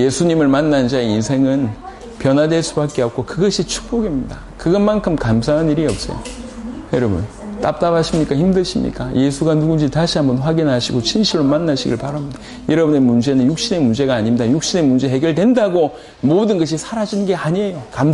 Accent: Yeongnam, South Korea; 저는 이 영남 출신이다 보니까

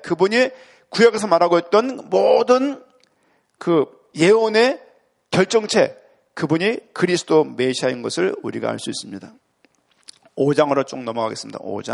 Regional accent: Seoul, South Korea; 저는 고향에 서울시 은평구 수적동 390번지입니다. 아버지는 이북 사람이지만 전 서울에서 태어났어요.

